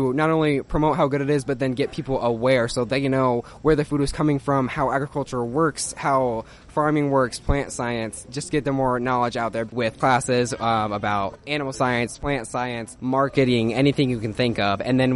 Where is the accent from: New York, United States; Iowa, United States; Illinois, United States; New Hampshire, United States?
Iowa, United States; Van Horn; I'm from Benton Community, so Van Horn, Iowa, about 30 minutes west of Cedar Rapids.